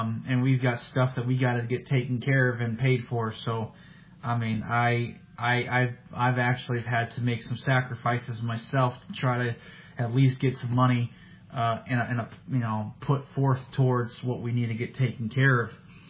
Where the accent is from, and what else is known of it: Minnesota, United States; born or raised there